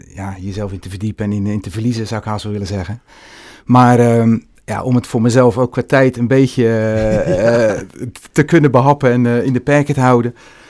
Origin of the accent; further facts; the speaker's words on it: Beijerland, South Holland, Netherlands; Ik ben uit Beijerland geboren, ik heb er altijd gewoond.